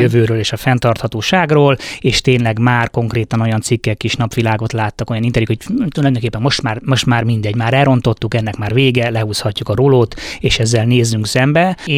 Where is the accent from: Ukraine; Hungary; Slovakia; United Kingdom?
United Kingdom; England; vezethető vissza, hogy én Angliában voltam gyerek, ott a BBC-n, David Attenborough természetfilmeken nőttem föl